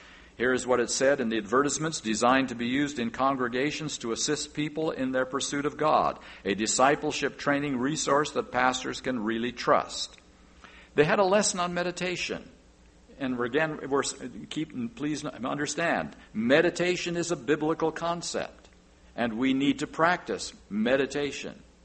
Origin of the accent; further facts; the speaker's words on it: California, United States; out our way in the Pacific Union Conference, we're from California